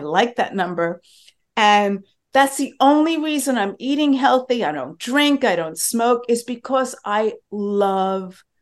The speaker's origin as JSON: {"language": "English", "region": "New York", "country": "United States", "said": "Look, I'm a Jew from New York."}